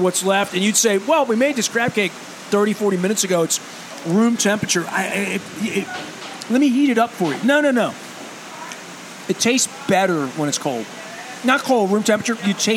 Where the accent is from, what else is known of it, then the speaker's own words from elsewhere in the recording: Maryland, United States; I'm from Maryland.